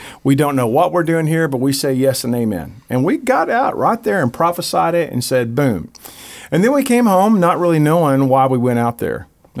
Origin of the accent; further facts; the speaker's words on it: Joshua, Texas, United States; And by the way, I'm from Joshua, Texas. So it's not like I'm offended at small towns.